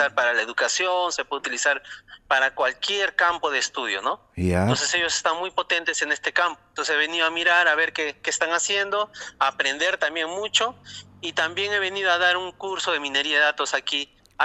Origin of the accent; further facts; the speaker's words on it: Tacna, Peru; Y ya yo el lunes estoy de retorno ya en Tacna, en mi tierra, ¿no?